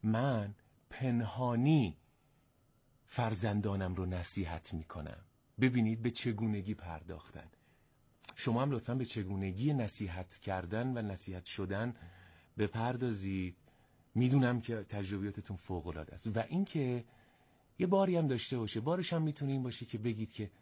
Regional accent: Aradan, Semnan, Iran; ما خانوادهمون گرمساریه، تو اون بخشی هم که پدر بزرگ مادر بزرگ من زندگی میکردن آرادان، اونجا من همه بچگیم اونجا گذشته و مزرعه ها و گندمزار های اونجا.

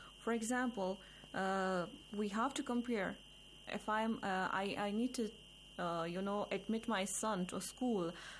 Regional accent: Jammu and Kashmir, India; moved away as an adult; now in Iran; I am from the Indian occupied Kashmir, and I'm like done with master's in linguistics from Kashmir University, and then I came to Iran. It's been 7 years I'm here.

